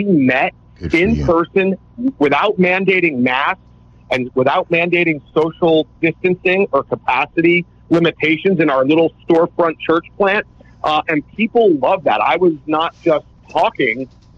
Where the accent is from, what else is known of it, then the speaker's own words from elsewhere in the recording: New Jersey, United States; Well, I'm born and raised in New Jersey. I'm a third generation real estate developer here in New Jersey.